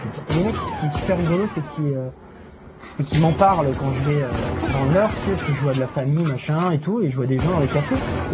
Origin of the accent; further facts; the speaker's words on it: Dunkirk, Hauts-de-France, France; accent: Nord; Je suis originaire du Nord, moi. Donc l'accent, c'est l'accent du Nord.